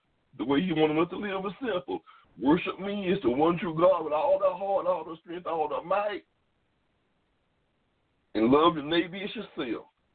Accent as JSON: {"language": "English", "region": "Mississippi", "country": "United States", "tie": "born or raised there", "said": "I'm proud I'm from Mississippi. Don't know how proud I am to be born in the state of Mississippi."}